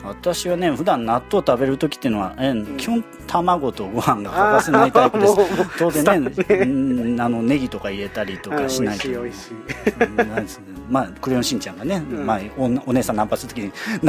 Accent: Mie, Japan; 私前ね、はい、地元三重県の方なんだけど

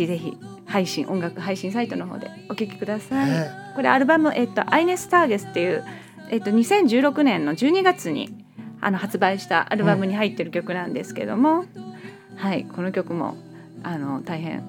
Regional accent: Germany; 子供の頃はドイツに住んでまして、はい、帰国子女なんですね、うん、ですので結構ドイツの文化で育ったところがありますので

